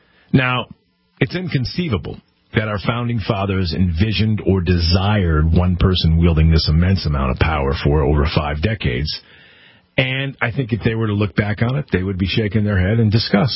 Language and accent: English; Connecticut, United States; I wrote a column for a paper here in my home state of Connecticut